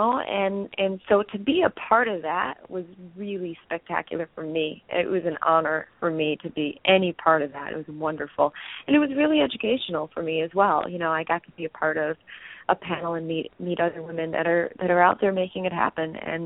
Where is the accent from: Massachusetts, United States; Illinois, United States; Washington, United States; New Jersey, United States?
Illinois, United States; Chicago; I grew up in Chicago, so I grew up with those kind of winters.